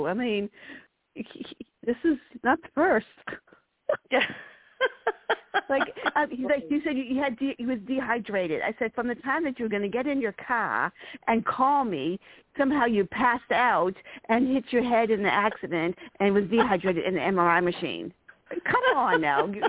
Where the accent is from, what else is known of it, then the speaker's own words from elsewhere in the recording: Massachusetts, United States; accent: Massachusetts; No, I'm from Massachusetts originally.